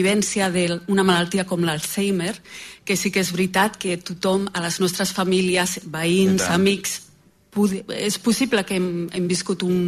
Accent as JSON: {"language": "Catalan", "town": "Granollers", "region": "Catalonia", "country": "Spain", "tie": "born there", "lives_now": "Sant Antoni, Spain", "said": "Jo sóc nascuda a Granollers, fa que visc a Sant Antoni 15 anys."}